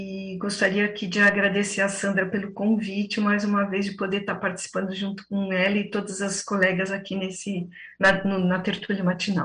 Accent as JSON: {"language": "Portuguese", "region": "São Paulo", "country": "Brazil", "said": "Sou de São Paulo, né?"}